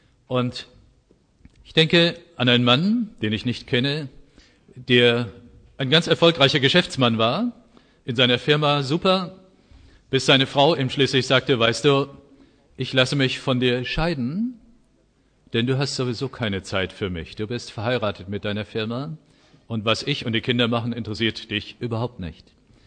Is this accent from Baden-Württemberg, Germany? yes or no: no; Oberursel, Hesse, Germany; Ich hatte in Oberursel, wo ich herkomme